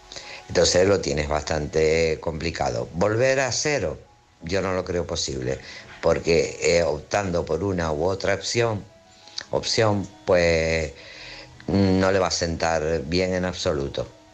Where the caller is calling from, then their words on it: Tenerife, Canary Islands, Spain; Hola, buenas noches